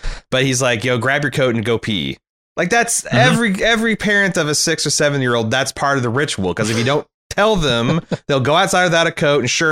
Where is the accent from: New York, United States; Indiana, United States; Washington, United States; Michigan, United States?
Indiana, United States; I grew up in Indiana during the heyday of Bobby Knight, and everybody worshiped him